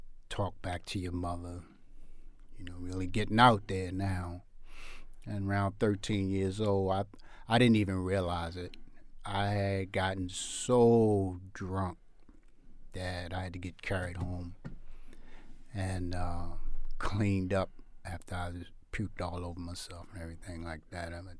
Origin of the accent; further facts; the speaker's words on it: Baltimore, Maryland, United States; Well, I grew up in East Baltimore. I am the second of six children. And we lived in the projects.